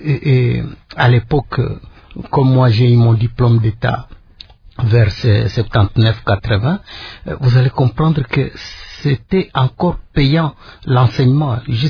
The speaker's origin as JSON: {"language": "French", "region": "North Kivu", "country": "DR Congo", "tie": "born or raised there", "said": "je passais mon enfance dans mon village natal"}